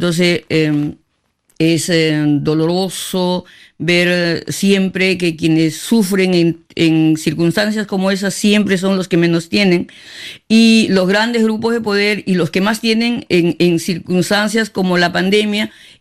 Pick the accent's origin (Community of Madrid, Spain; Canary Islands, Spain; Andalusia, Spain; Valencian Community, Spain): Community of Madrid, Spain; Madrid; Hicimos un bonito concierto con él y luego a Madrid, de donde vengo, ¿no?